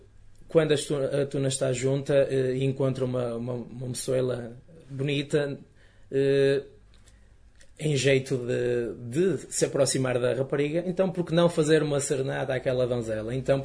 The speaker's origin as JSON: {"language": "Portuguese", "town": "Gondomar", "region": "Porto", "country": "Portugal", "said": "E eu sou de Gondomar."}